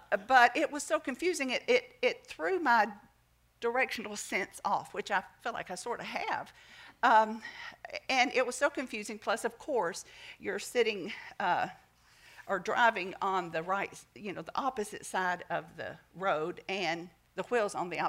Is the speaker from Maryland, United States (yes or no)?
no; Nashville, Tennessee, United States; Now, I grew up in Nashville. We consider that a fairly good-sized town, but that's nothing to Johannesburg.